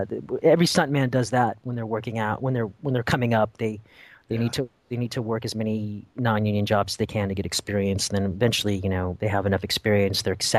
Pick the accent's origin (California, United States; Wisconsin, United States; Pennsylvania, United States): California, United States; Monterey; So anyway, I grew up in Northern California. Grew up in Monterey.